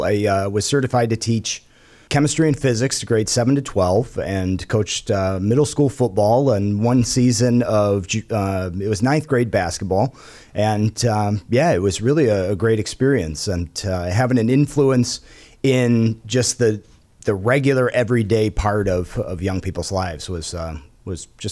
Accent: Grafton, United States; I grew up in Grafton.

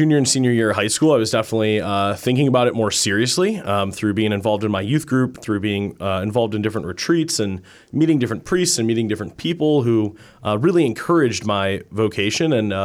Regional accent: Parma, Ohio, United States; I grew up at St. Charles in Parma. My family's been there for on and off for four generations.

